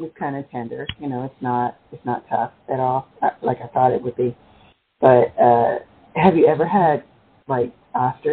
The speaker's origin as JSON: {"language": "English", "town": "New Orleans", "region": "Louisiana", "country": "United States", "said": "And I'm from New Orleans originally, so no frog legs, no turtle."}